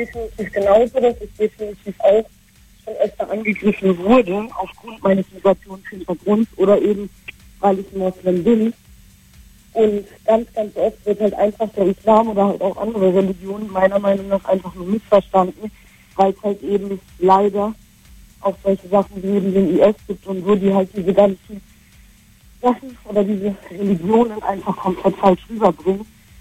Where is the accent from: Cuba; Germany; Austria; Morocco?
Morocco; ich bin auch Marokkanerin und halbe Tunesierin ursprünglich, habe also auch einen Migrationshintergrund